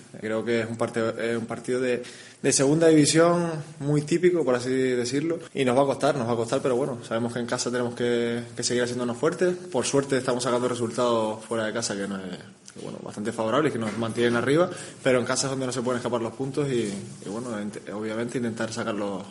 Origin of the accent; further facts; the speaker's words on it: Canary Islands, Spain; soy canario